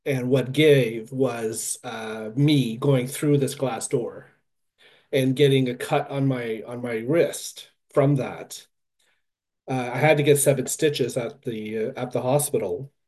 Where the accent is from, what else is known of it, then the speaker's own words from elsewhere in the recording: New Brunswick, Canada; So we did come from it was a small farm, a sustenance farm. So, it wasn't that unusual, particularly growing up in New Brunswick, to have such a large family, and in particularly a French Canadian family.